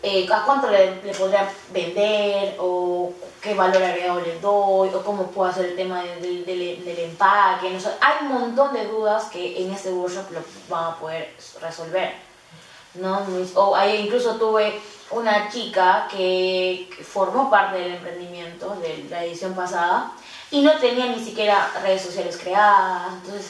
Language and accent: Spanish; Iquitos, Loreto, Peru; yo soy de Iquitos y siempre me ha preocupado el tema de cómo los emprendedores generan los ingresos allá